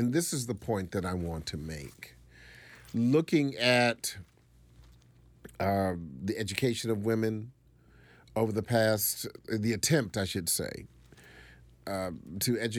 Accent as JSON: {"language": "English", "country": "United States", "said": "Because I cringe as an American, as a what I would consider a progressive thinking man."}